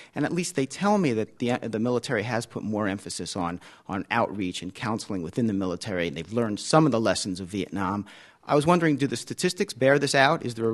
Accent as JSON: {"language": "English", "town": "Silver Spring", "region": "Maryland", "country": "United States", "said": "I'm from Silver Spring, Maryland."}